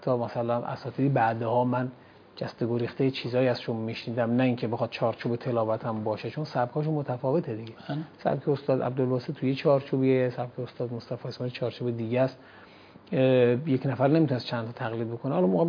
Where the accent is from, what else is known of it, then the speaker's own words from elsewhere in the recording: Isfahan, Iran; تو منطقه‌ای که بودیم مال استان اصفهان هست، از توابع استان اصفهان اطراف گلپایگان و خانسار، شهری هست به اسم ویست